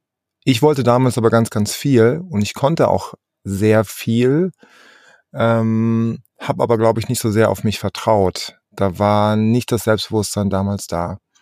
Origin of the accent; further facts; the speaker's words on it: Essen, North Rhine-Westphalia, Germany; also born or lived in Düsseldorf; Ich bin aufgewachsen in Deutschland, in Essen hauptsächlich. Ich bin geboren eigentlich in Düsseldorf und die ersten 2 Jahre meines Lebens habe ich auf einem Bauernhof verbracht.